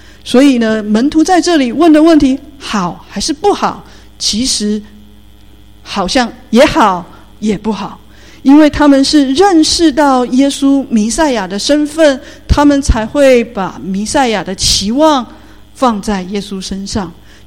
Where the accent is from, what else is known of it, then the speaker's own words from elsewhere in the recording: China; 那么用我们中国人的角度来看呢，可能就是恢复到也许像是汉朝，像是唐朝那个时代